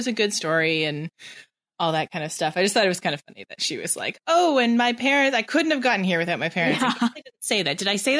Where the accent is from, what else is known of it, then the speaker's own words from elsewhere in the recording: United Kingdom; remember, I'm British.